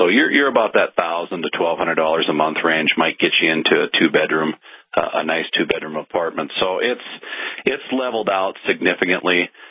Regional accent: Williston, North Dakota, United States; You know, I grew up in Williston, and when I graduated in the early 90s, I did what most young professionals did. You moved away because there wasn't a lot of opportunity.

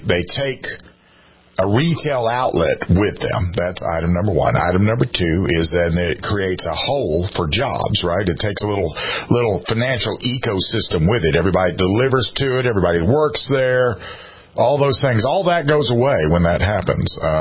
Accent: South Carolina, United States; Yeah, I'm from South Carolina, and she was the governor here.

